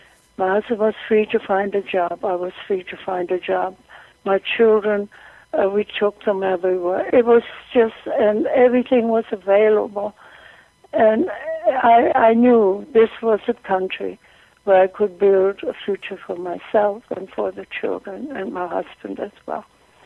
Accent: Germany; also born or lived in England; now in United States; Now, I am an immigrant. I grew up in Germany under Hitler and lived through World War II in Germany. Then I went to England and then came to America.

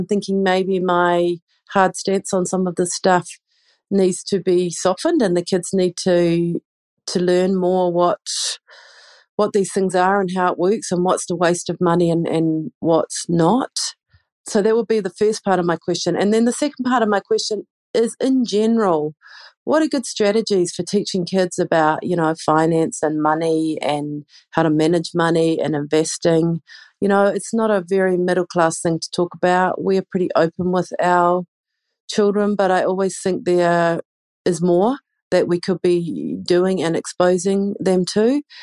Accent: New Zealand; now in Tashkent, Uzbekistan; I'm calling from Tashkent in Uzbekistan. I'm originally from New Zealand

